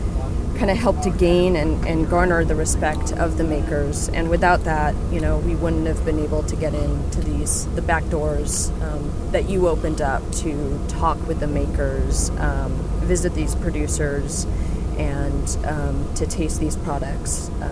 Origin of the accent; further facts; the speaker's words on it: Santa Rosa, California, United States; Well, hello … from Santa Rosa, California.